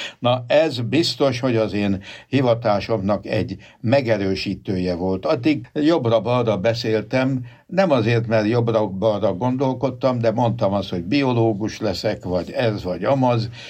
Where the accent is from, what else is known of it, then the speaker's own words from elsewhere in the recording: Budapest, Hungary; Én a bazilikában nőttem föl, a budapesti bazilikában, és 5 éves korom fogva ott minisztráltam egészen a gimnazista koromig.